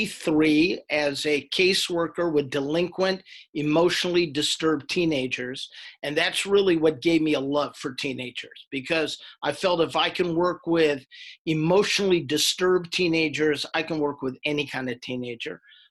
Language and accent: English; San Francisco, California, United States; I'm born and raised in California, San Francisco area.